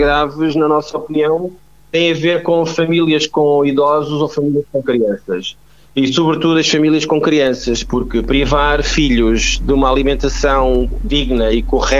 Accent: Portugal; estamos cá todos enquanto portugueses

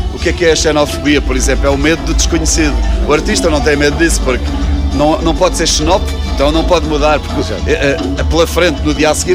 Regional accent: Mogadouro, Bragança, Portugal; a gente vem de Mogadouro, onde a pronúncia é diferente, o sotaque é diferente.

